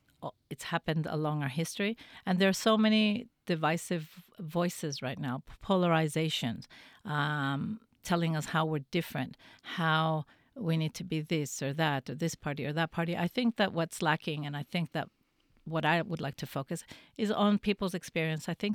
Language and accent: English; Canada; I remember growing up in Canada.